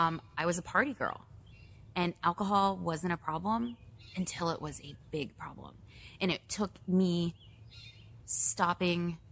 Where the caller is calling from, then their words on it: Cheney, Kansas, United States; And if you grow up in the heart of America, I'm calling you from Cheney, Kansas, which is legitimately the center of the United States.